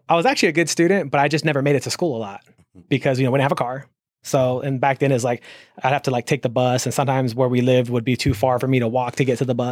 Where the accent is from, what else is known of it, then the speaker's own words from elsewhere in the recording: Ontario, Canada; I grew up in Ontario. And, you know, and I come from a really good family. We were just poor, right.